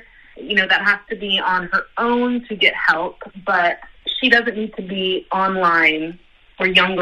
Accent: Los Angeles, California, United States; I'm from Los Angeles, California.

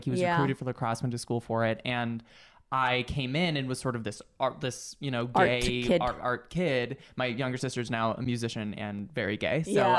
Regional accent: California, United States; I grew up in the Bay Area. So it's a very like accepting place, but I was still so petrified.

